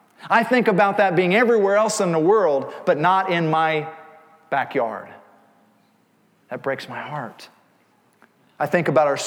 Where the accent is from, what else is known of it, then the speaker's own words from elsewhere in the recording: Indiana, United States; now in Kansas, United States; I'm originally from Indiana, but now being in Kansas, you know, almost 25 years, my kids have been born and raised here. I'm Kansan.